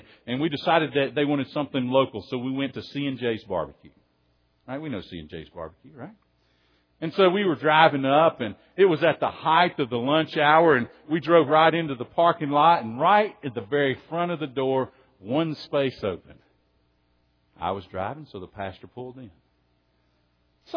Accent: Tennessee, United States; now in Texas, United States; And, you know, being in Texas, growing up in Tennessee, I've got the easy excuse, so I opted out.

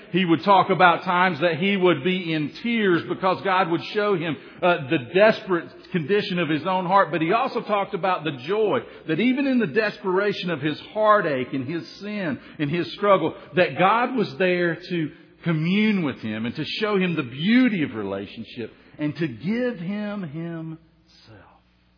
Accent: Tennessee, United States; When I was a boy, I grew up on the Tennessee River, actually off a big soddy lake, which was off of the Tennessee River.

